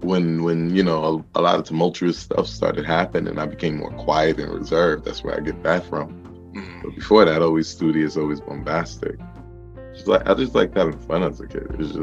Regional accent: Brooklyn, New York, United States; also born or lived in Portsmouth, Virginia; I'm from Brooklyn. Now, see, I was born and raised for the most part here, but I did spend a good chunk of time down south, Portsmouth, Vir

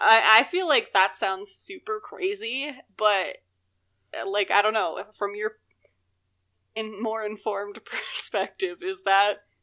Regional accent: Maryland, United States; where I grew up in Maryland is about 30 minutes south of Baltimore.

